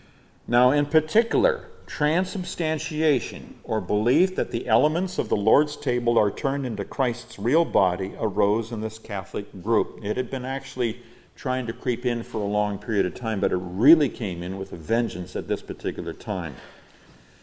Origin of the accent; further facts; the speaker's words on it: Nigeria; English is a second language; So I grew up in Nigeria, West Africa, where the Africans often would have idols